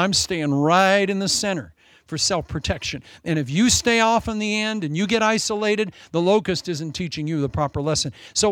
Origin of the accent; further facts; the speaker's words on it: Midwest, United States; I'm from the Midwest. We have our own version of locusts.